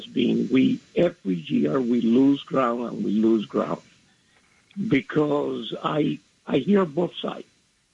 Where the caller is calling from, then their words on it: Belgium; from Belgium.